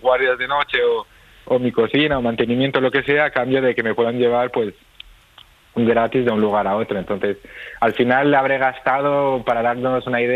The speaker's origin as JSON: {"language": "Spanish", "town": "La Alberca", "region": "Castile and León", "country": "Spain", "tie": "born or raised there", "said": "Yo salí de mi pueblito, de la alberca en Salamanca"}